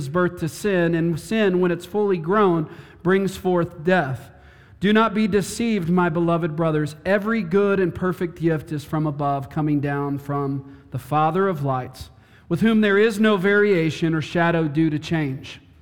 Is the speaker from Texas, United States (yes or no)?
yes; Texas, United States; He thinks I sold out on the Dallas Cowboys, even though I was from Texas.